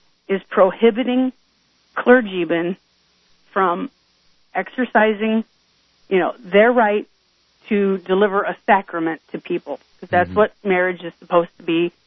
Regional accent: United States; I'm a straight woman, but I don't really think that matters. I'm an American, and I believe in freedom for everyone and equality

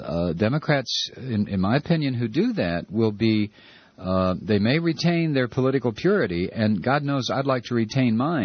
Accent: Toledo, Ohio, United States; and I come from Toledo, 90 miles down the road

